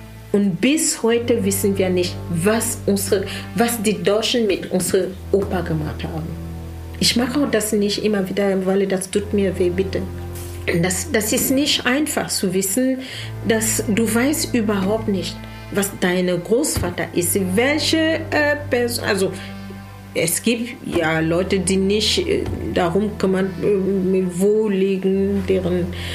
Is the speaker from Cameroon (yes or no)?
yes; Cameroon; Das fehlt mir, wenn ich nach Kamerun ins Dorf fahre